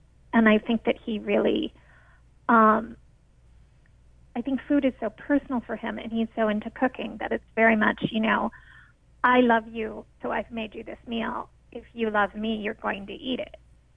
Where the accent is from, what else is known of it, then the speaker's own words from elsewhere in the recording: Midwest, United States; now in New York City, United States; Well, in a way, I was very much like Olivia when I first moved to New York City. And I moved from the Midwest.